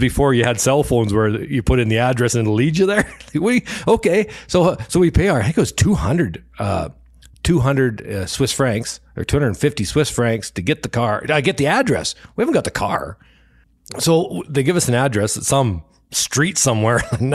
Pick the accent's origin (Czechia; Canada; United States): Canada; That we're from Canada. It's our first day here